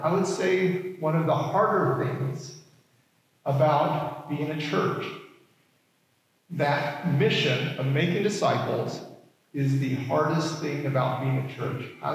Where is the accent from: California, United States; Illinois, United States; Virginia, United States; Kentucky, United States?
California, United States; Bakersfield; now in Sacramento, United States; friends who go to other churches here in Sacramento, and where I grew up in Bakersfield